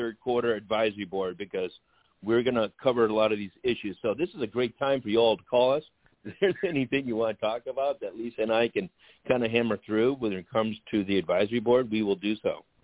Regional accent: New England, United States; Since I'm from New England, so get Hollywood.

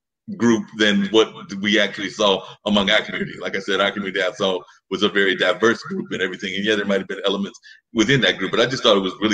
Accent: United States; I remember growing up in Warren County, where they dumped serious chemicals all up around Warren County and Southern Virginia.

